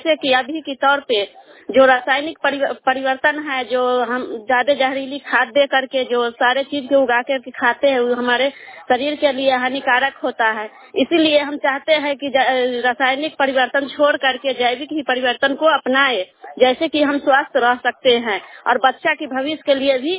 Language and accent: Hindi; Chhapra, Bihar, India; मैं छपरा पंचायत की रहने वाली हूँ